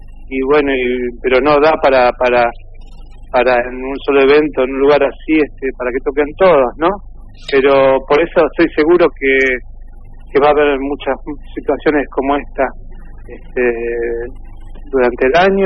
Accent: Buenos Aires, Argentina; Soy de Buenos Aires

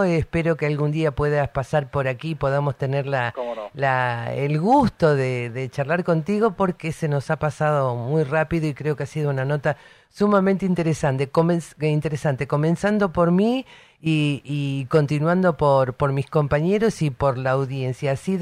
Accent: Argentina; esto es lo que somos también los argentinos

